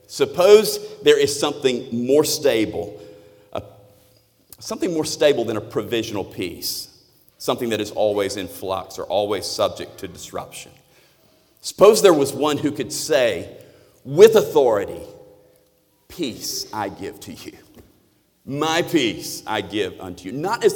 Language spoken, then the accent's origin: English; Florida, United States; Way down at the very tip of my home state is a quirky little island called Key West.